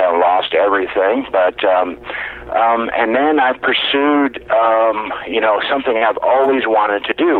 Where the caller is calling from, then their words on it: Oklahoma City, Oklahoma, United States; Well, I'm in Oklahoma City, where I live and broadcast from.